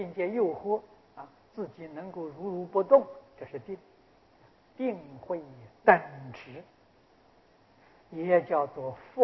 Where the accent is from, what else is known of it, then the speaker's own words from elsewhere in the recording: China; 现在此地我们中国人讲超级市场，他去逛超级市场，那叫修禅定。